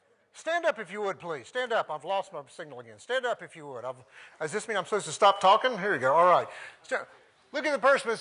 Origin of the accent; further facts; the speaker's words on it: Gaffney, South Carolina, United States; I grew up in Gaffney, South Carolina. Don't hold that against me